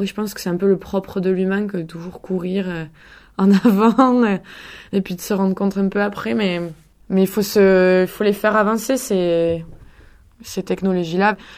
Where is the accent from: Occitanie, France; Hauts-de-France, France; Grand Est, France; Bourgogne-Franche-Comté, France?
Occitanie, France; Montpellier; now in Arles, France; et sinon je suis Montpellieraine. J'ai grandi à Montpellier